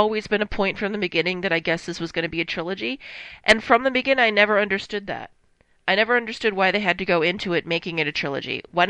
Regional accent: United States; I know, that doesn't speak very highly of me, I'm an American, so what can I say?

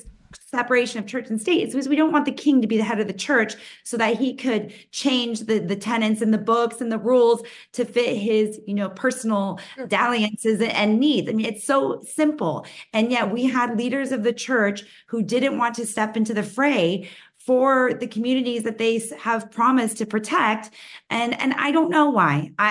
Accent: Argentina; I'm from Argentina. I'm Latin.

